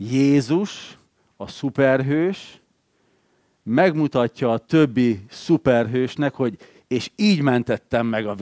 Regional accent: Vojvodina, Serbia; mivel délvidékről származom

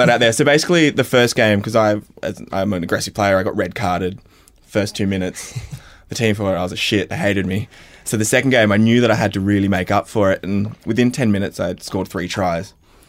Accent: New South Wales, Australia; as a gay guy growing up outside of Sydney

